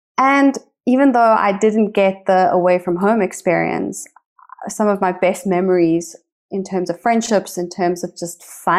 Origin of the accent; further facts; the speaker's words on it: Johannesburg, Gauteng, South Africa; up being in Johannesburg, where I grew up. So I didn't have the typical college experience of leaving my hometown.